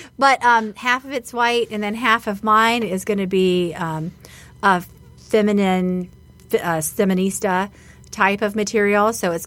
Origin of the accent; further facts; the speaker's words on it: Mobile, Alabama, United States; And I grew up in Mardi Gras, you know, so we would get... On Joe Kane Day, we would have homemade floats that we would get on and throw things off.